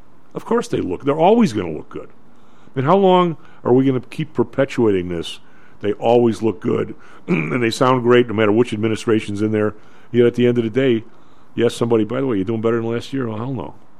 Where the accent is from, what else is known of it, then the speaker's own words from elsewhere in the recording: Midwest, United States; I know we're all from the Midwest.